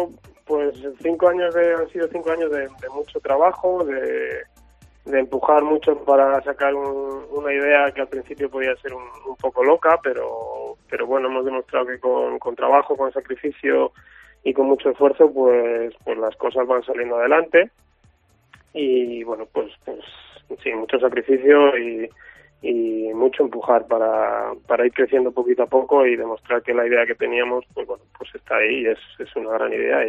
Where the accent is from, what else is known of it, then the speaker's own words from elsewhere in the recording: Ávila, Castile and León, Spain; tanto Manuel como yo somos de aquí de Ávila